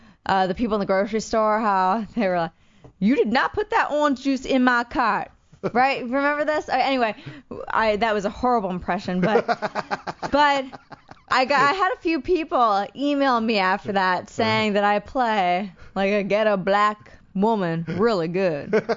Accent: Maryland, United States; also born or lived in Pennsylvania / Germany; I grew up, I was born in Pennsylvania, and my father was in the Army, so we went to Germany, and then after that, he got a really great job in Maryland, where is his job? Bethesda, Maryland, which is a great area.

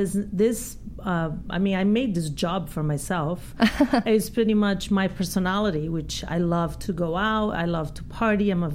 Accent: Brazil; first language Portuguese; English is a second language; also born or lived in Greece; Yes. My first language is Portuguese.

